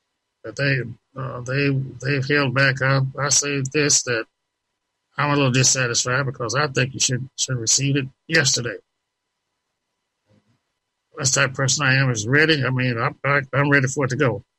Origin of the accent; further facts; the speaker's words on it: Texas, United States; I was raised to in the Texas school system, and one thing they stress is education.